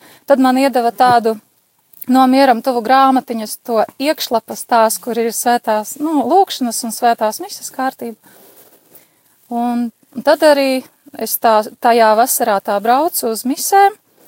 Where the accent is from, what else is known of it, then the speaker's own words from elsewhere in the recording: Ilūkste, Augšdaugava Municipality, Latvia; Esmu no Ilūgstes.